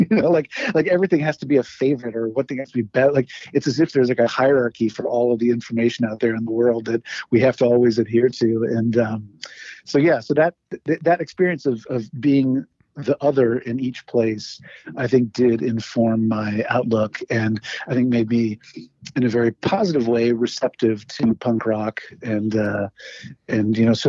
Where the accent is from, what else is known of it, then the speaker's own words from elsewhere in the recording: New York, United States; born there; also born or lived in Iran; I was born in New York. I split my time between here in New York and in Iran